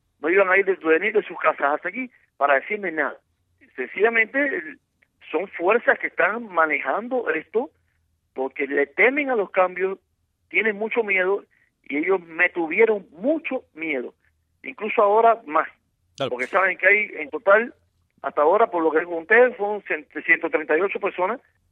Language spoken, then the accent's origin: Spanish; Cuba; yo soy un cubano más